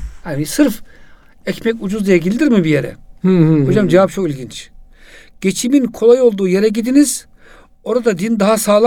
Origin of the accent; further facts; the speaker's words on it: Aegean Region, Turkey; Hocam, bizim Ege bölgesinde mesela yani biz de köyden, yani anne babamız itibariyle köylüyüz.